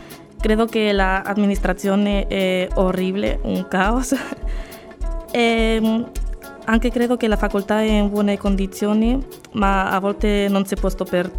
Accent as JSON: {"language": "Italian", "town": "Bilbao", "region": "Basque Country", "country": "Spain", "second_language": "Italian", "lives_now": "Cagliari, Italy", "said": "De Spagna, di Bilbao."}